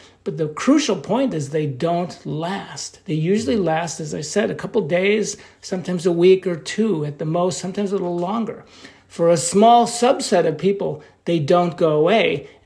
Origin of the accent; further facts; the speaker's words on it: New York, United States; you know, I'm from New York, and I know that New York is overrepresented on these committees